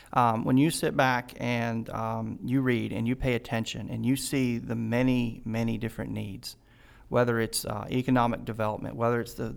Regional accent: Michigan, United States; Growing up in Michigan, I will say, in my first early years, single mom, food stamps, whole nine yards

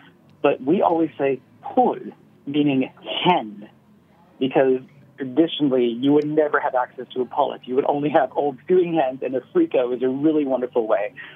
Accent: Nova Scotia, Canada; Where I grew up in Nova Scotia

